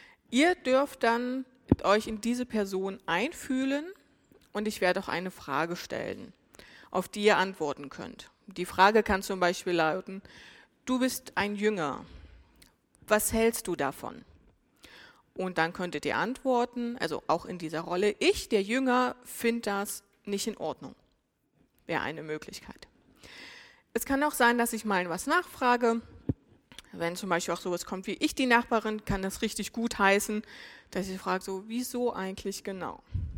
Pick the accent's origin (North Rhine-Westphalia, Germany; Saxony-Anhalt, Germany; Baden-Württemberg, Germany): Saxony-Anhalt, Germany; moved away as an adult; now in Kleinsendelbach, Germany; wir kommen beide aus Sachsen-Anhalt. Wir sind auch beide 34 Jahre alt und sind seit 9 Jahren jetzt hier im Fränkischen. Und wir wohnen in Kleinsindelbach, also sogar im Landkreis Forchheim auch noch.